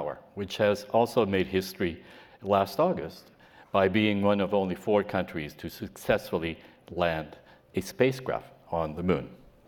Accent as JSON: {"language": "English", "region": "New Brunswick", "country": "Canada", "said": "I'm from New Brunswick, which is actually very close from here. But I actually just arrived from Chiang Mai in northern Thailand, where I'm staying for the winter, as a Canadian should do, probably."}